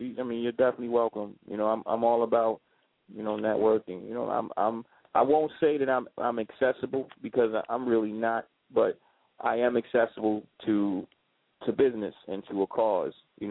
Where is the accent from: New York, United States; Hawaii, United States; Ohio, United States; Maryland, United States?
Maryland, United States; Baltimore; because, you know, I'm from here. You know, this is I'm born and bred in Be More City